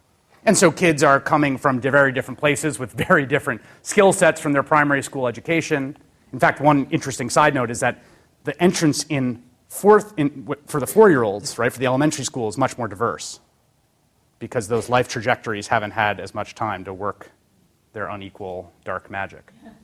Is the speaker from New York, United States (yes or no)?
yes; Bronx, New York, United States; I was a kid from the Bronx, working-class kid.